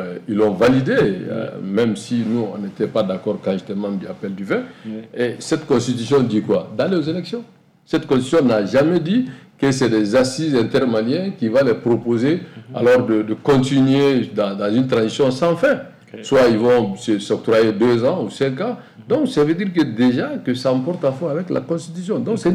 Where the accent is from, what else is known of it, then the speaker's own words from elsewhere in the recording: Mali; Je suis un Malien, j'ai mon passeport avec un visa